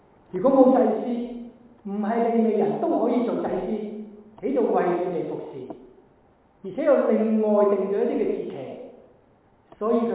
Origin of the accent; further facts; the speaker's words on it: Hong Kong; 我哋香港人翻到花錢噶嘛